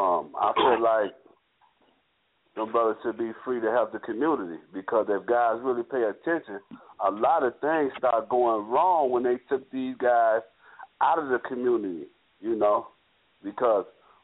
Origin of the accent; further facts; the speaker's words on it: Elgin, Illinois, United States; I'm from Elgin, Illinois.